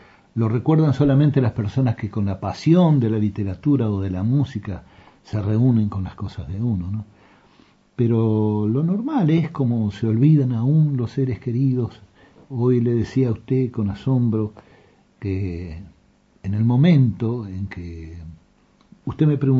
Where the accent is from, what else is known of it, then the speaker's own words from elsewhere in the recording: Uruguay; Los orientales somos esa cosa. Como uruguayos